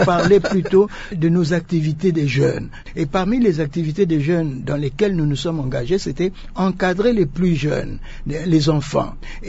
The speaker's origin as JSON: {"language": "French", "town": "Bandal", "region": "Kinshasa", "country": "DR Congo", "tie": "born or raised there", "said": "À l'époque, nous avons grandi en partie à Bandal, Bisengo, dans notre maison familiale, n'est-ce pas?"}